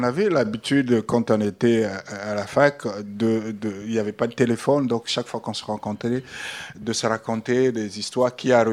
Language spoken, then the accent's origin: French; Pointe-Noire, Republic of the Congo; also born or lived in Brazzaville; Je me suis retrouvé chez moi à Pointe-Noire, puisque à Brazzaville, je vivais chez ma grand-mère juste parce que j'étais venu continuer mes études.